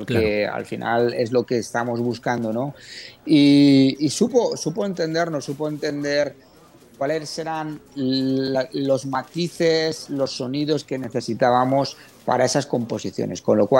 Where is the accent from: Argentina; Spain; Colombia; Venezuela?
Spain; Comprendemos que si aquí en mi país, en España, hubiera una guerra